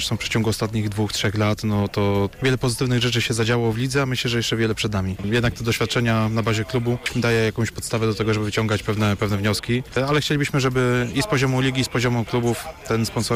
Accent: Poznań, Greater Poland Voivodeship, Poland; mi jako rodowitemu Poznaniakowi

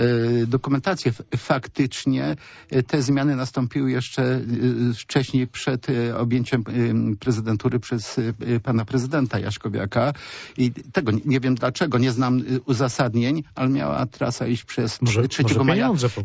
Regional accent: Poznań, Greater Poland Voivodeship, Poland; jako poznaniacy korzystamy z tego rejonu.

